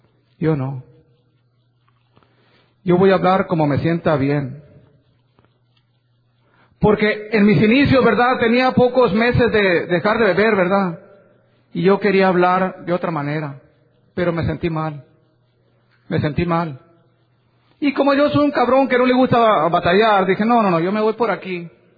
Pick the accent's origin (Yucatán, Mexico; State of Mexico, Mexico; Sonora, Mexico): Sonora, Mexico; now in California, United States; Yo vengo de California, ¿verdad?, y soy de Sonora.